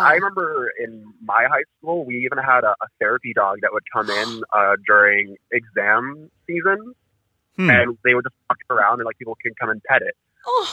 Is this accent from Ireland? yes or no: no; Toronto, Ontario, Canada; Yeah, I'm from Toronto.